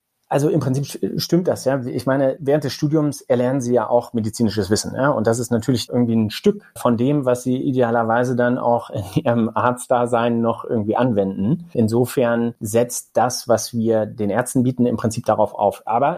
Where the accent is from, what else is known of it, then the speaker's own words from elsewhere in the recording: Braunschweig, Lower Saxony, Germany; born there; ich komme gebürtig aus Braunschweig, habe Medizin in Göttingen studiert